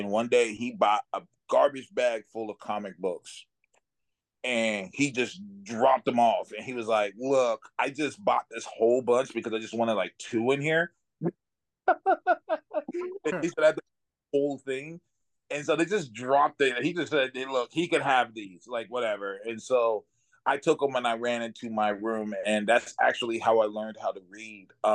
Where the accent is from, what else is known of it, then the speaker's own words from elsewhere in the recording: Sacramento, California, United States; also born or lived in Birmingham, Alabama; And I grew up in the hood, South Sacramento. I was born in Birmingham, Alabama, and then we moved out to Sacramento, and it was just the cheapest area to live